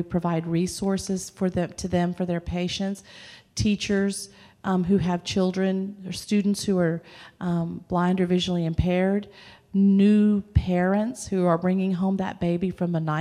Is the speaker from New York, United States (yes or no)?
no; Austin, Texas, United States; Good evening. … from Austin, Texas